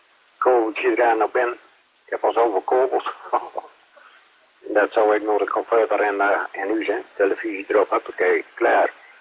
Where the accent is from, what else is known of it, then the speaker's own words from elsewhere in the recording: Groningen, Netherlands; Ja, ik ben ook Groninger, dus ik versta alles, hè.